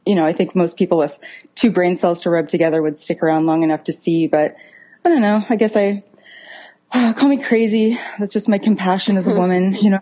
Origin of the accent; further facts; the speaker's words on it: West Coast, United States; You know, I grew up on the West Coast. There's a lot of Asian people.